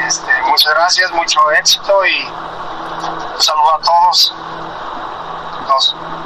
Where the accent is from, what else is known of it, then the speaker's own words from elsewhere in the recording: León, Guanajuato, Mexico; now in Monterrey, Mexico; Hablo desde la ciudad de Monterrey. Soy originario de Guanajuato, de León, Guanajuato. Tenemos que radicar aquí en Monterrey.